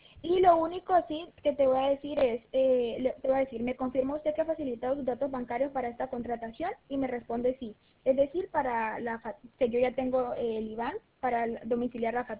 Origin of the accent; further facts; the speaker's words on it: Burjassot, Valencian Community, Spain; yo también soy de Valencia, soy de Burjasot, no sé si lo ha escuchado.